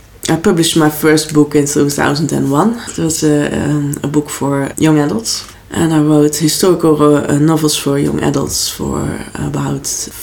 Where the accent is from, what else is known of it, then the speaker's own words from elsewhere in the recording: Zeeland, Netherlands; I'm from the Netherlands, southwest of Netherlands. Zeeland, the land close to the sea.